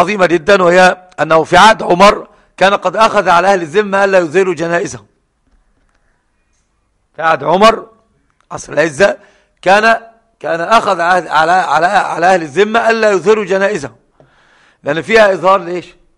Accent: Cairo, Cairo Governorate, Egypt; طبعا من ذلك القرافة إلى المقابر عندنا في القاهرة

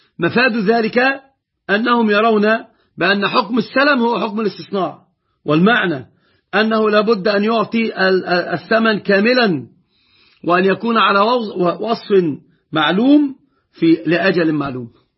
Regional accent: Egypt; طبعا هذه المسألة مسببة أزمة عندنا في مصر، وهي بيع الشقق قبل أن تبنى.

